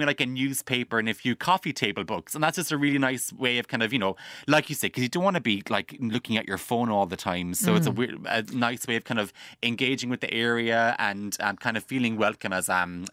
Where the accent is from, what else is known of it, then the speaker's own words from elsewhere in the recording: Ireland; I guess we as Irish people, we're such, you know, we're a pure nation of gallivanters.